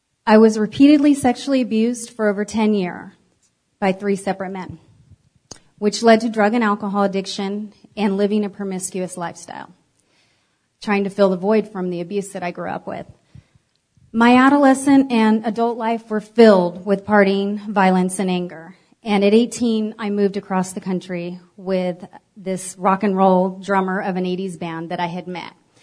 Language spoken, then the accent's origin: English; San Francisco, California, United States; So I am from San Francisco, grew up in California.